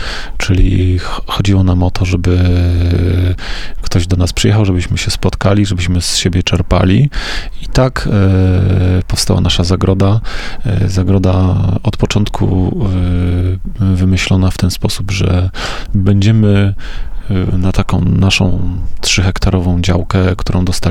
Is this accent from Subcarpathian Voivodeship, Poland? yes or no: yes; Lesko, Subcarpathian Voivodeship, Poland; Rzeczywiście pochodzimy stąd. … pochodzi z Orelca, ja pochodzę z Leska